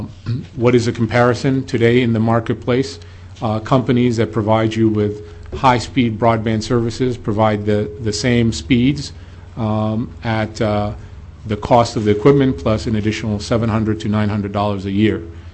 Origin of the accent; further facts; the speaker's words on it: Virginia, United States; I've spoken very fast like a New Yorker, even though I'm from Virginia.